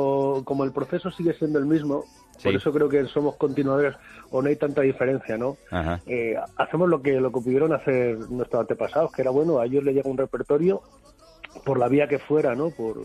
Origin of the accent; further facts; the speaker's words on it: Salamanca, Castile and León, Spain; Y aunque todos somos de Salamanca, hay también cierta raíz que se va hacia Zamora, hacia la zona de Tierra del Vino.